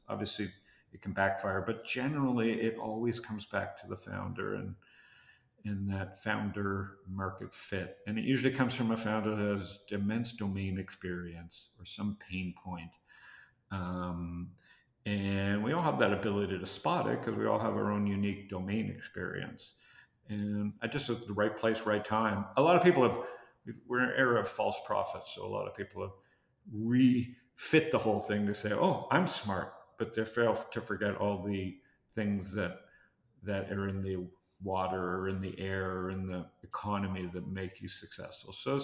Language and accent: English; Toronto, Ontario, Canada; now in United States; I'm a Jew from Toronto.